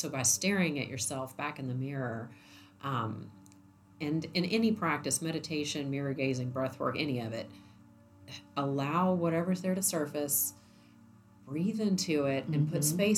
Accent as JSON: {"language": "English", "region": "Kentucky", "country": "United States", "tie": "born or raised there", "said": "I grew up in Oldham County and have learned like it's the next county over on the east side."}